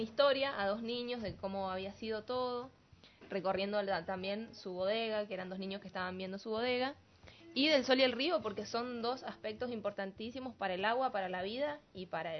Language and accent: Spanish; Mendoza, Argentina; somos mendocinos, muy mendocinos.